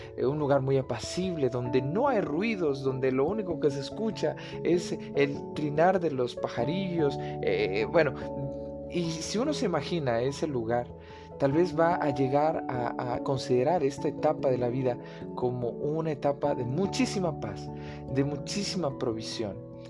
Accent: Chiapas, Mexico; yo soy chiapaneco y en Chiapas hay hermosos lugares.

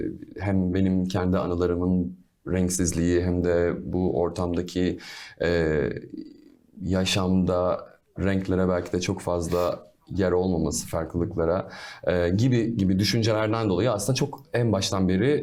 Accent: Tekirdağ, Turkey; Ben çünkü Trakyalıyım, Tekirdağlıyım.

